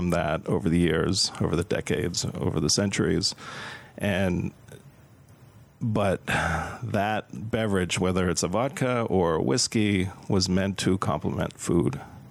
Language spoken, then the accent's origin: English; Pennsylvania, United States; I grew up in Pennsylvania, so I was used to trees and forests